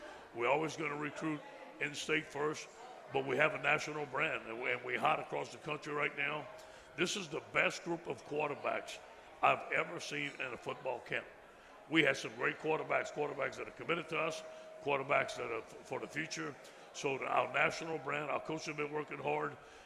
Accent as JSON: {"language": "English", "town": "Salt Lake City", "region": "Utah", "country": "United States", "tie": "born or raised there", "said": "It's a little different when we grew up in Salt Lake Foosball."}